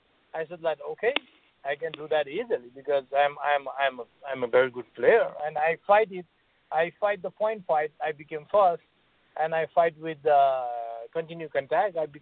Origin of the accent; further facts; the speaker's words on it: Nepal; I'm from Nepal. Nepal is very, you know, poor country.